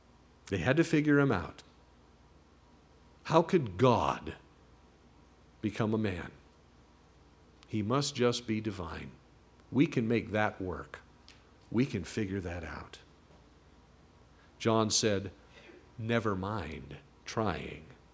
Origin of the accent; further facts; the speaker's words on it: Ireland; I'm Irish to the core